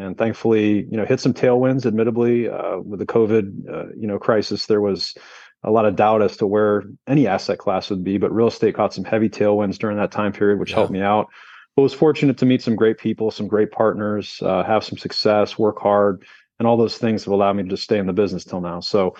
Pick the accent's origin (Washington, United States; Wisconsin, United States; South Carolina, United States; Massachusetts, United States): Massachusetts, United States; Boston; now in Indianapolis, United States; I'm originally from the East Coast, Boston, Massachusetts.